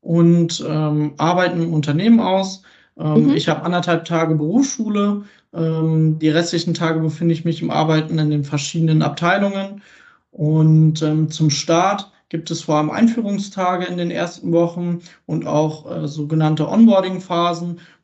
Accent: Porta Westfalica, North Rhine-Westphalia, Germany; ich bin 20 Jahre jung. Ich komme aus Porta Westfalica

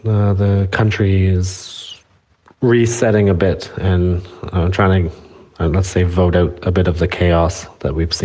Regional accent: Canada; I'm from Canada.

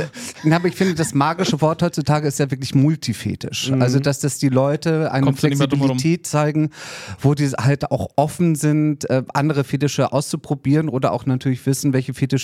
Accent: Hamburg, Germany; aus Hamburg.

